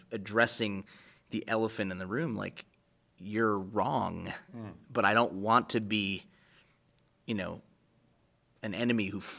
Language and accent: English; Chicago, Illinois, United States; the sort of gospel sing-along stuff that I grew up singing in Chicago.